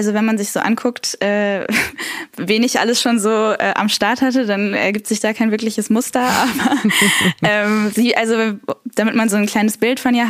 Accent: Cologne, North Rhine-Westphalia, Germany; Ich bin Kölnerin

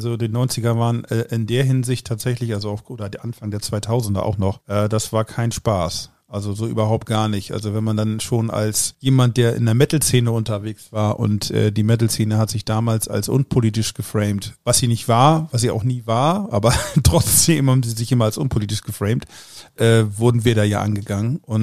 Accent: Schleswig-Holstein, Germany; aber ich habe hier in Dithmarschen, also durchaus auch, hatten wir hier Nester

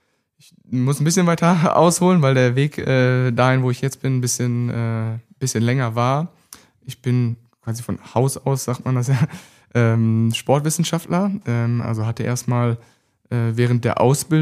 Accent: Bochum, North Rhine-Westphalia, Germany; Hier in Bochum habe ich das gemacht, bin Bochumer Junge

